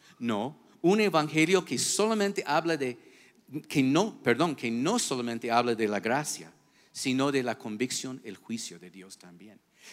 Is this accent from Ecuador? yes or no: yes; Quito, Pichincha, Ecuador; Como buen quiteños, nosotros tenemos nuestras tradiciones